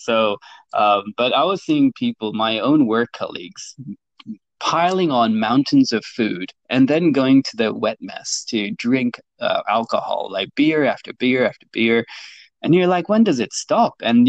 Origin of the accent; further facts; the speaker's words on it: Hong Kong; I was born and raised in Hong Kong. So Hong Kong being a very busy city, very chaotic.